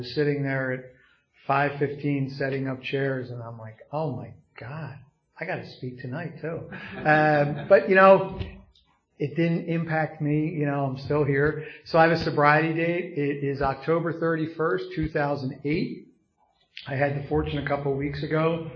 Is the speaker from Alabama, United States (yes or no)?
no; Philadelphia, Pennsylvania, United States; I grew up in Northeast Philadelphia, so in Northeast Philadelphia, you typically would start drinking between the age of 12 and 13.